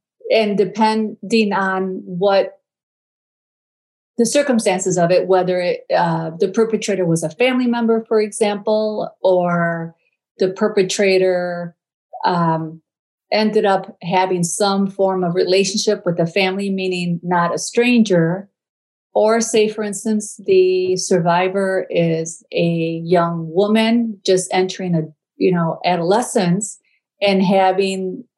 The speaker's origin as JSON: {"language": "English", "town": "Chicago", "region": "Illinois", "country": "United States", "tie": "born or raised there", "said": "I was born and raised in Chicago, in a barrio"}